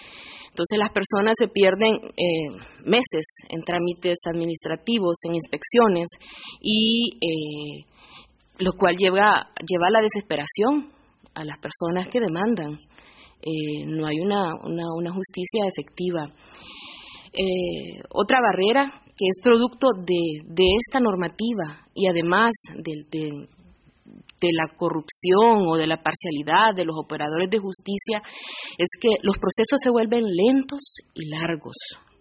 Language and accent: Spanish; Honduras; Es más grave aún el caso de Honduras, de donde yo vengo